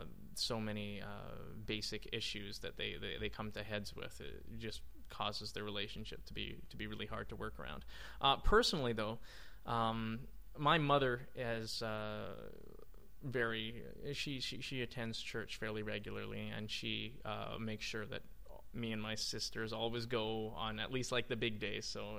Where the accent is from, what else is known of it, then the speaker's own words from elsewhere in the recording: Canada; Like it's kind of scary for me personally as a Canadian to watch some news thing